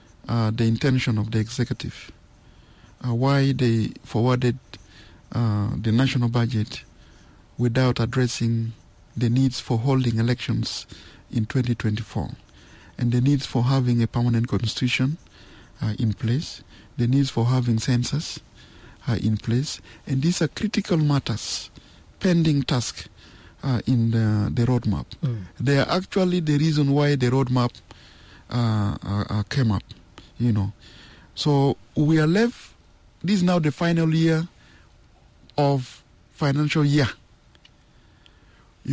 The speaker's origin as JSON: {"language": "English", "town": "Magwi", "region": "Eastern Equatoria", "country": "South Sudan", "said": "For instance, I come from Magui. You have 6 payams"}